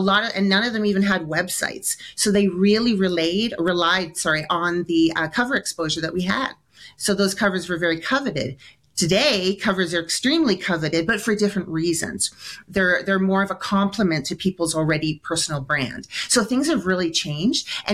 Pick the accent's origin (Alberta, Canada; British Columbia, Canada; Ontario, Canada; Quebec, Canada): Ontario, Canada; Toronto; I'm actually Canadian. I'm from Toronto.